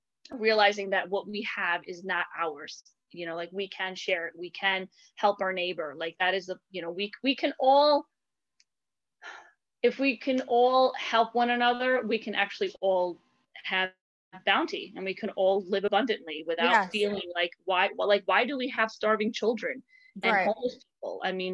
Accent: New York City, New York, United States; I mean, I know I'm from New York City, but why do I have all this stuff?

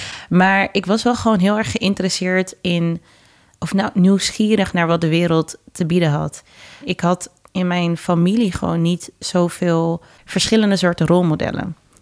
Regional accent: Amsterdam, North Holland, Netherlands; ik ben in Amsterdam-Oost geboren, 1996. En ben na 2 jaar naar Noord verhuisd met mijn ouders. En daar heb ik gewoond totdat ik 16 was ongeveer. En nu woon ik in Amsterdam-Nieuw-West.

